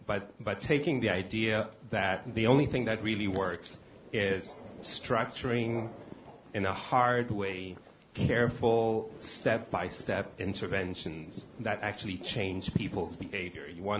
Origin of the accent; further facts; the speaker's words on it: Ghana; now in Washington, United States; I'm from Ghana. I'm not affiliated with an agency. I'm based here in D.C.